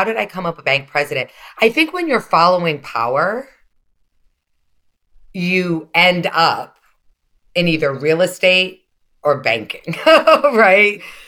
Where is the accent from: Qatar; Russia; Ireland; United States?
United States; Hawaii; growing up in Hawaii, actually, we have a history of Puerto Ricans being there and being brought over.